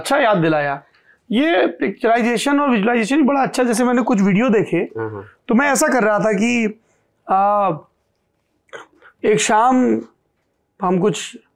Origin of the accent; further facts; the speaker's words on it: Indo-Gangetic Plain, India; हम जिस इलाके से आते हैं हिंदुस्तान के, इंडो गैंजेटिक प्लेन के